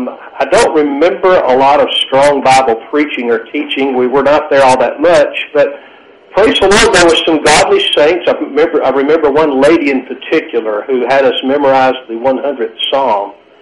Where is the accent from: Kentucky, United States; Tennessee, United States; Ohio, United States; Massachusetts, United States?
Tennessee, United States; Lawrenceburg; I grew up actually in Lawrenceburg, Tennessee, which is about 30 miles north of where I presently pastor.